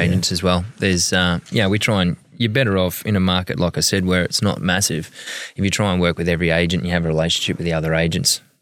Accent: Atherton, Queensland, Australia; Born and bred in North Queensland, not from Townsville originally, from the Tablelands originally, from up in Atherton.

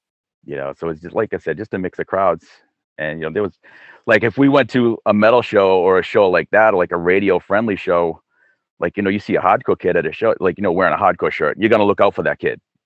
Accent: Brockton, Massachusetts, United States; I grew up in Brockton.

